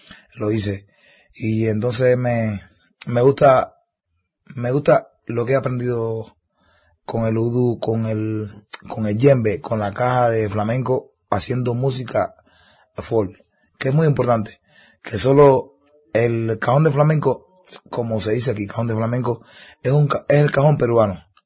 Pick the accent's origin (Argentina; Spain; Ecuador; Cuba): Cuba; para mí como cubano, que nos gusta mucho crear y hacer cosas